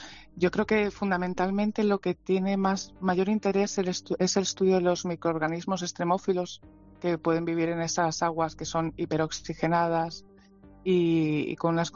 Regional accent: Madrid, Community of Madrid, Spain; Sí, de Madrid.

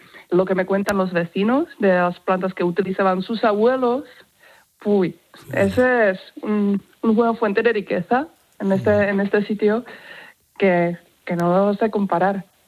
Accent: Czechia; Spanish is a second language; moved away as an adult; now in Spain; soy de República Checa, pero llevo viviendo en España unos 11 años. Y en este pueblo, bueno, unos 2 años y medio.

